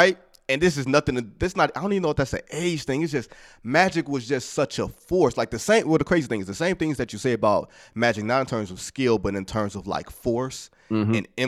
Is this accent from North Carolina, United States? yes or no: no; Detroit, Michigan, United States; There's only, and I'm from Detroit. Y'all know this.